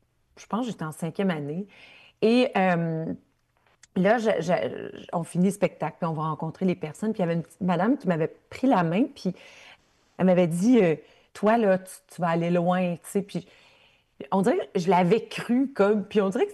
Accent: Ontario, Canada; Moi, je viens de l'Ontario, de l'Ontario francophone, encore pire

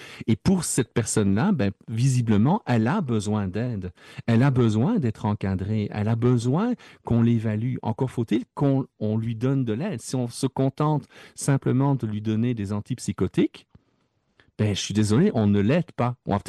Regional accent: Belgium; tu sais, je viens de Belgique

